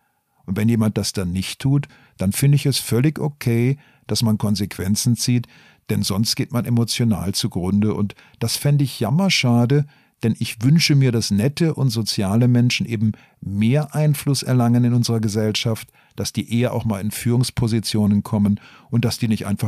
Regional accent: Baden-Württemberg, Germany; ich komme eigentlich aus dem Schwarzwald

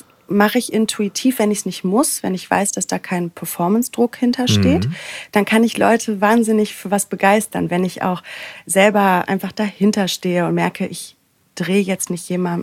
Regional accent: North Rhine-Westphalia, Germany; also born or lived in Cologne; now in Berlin, Germany; ich bin aufgewachsen im Sauerland, recht klein und beschaulich, bin dann nach Köln zum Studieren gegangen, habe dort Medienmanagement studiert und bin über diese Station für ein Praktikum nach Berlin.

